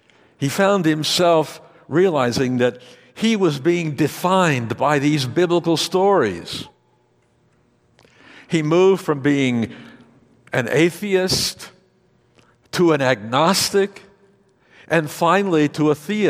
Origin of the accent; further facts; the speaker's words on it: Amarillo, Texas, United States; I was baptized in the Presbyterian Church in my hometown of Amarillo, Texas, when I was about 10 years old.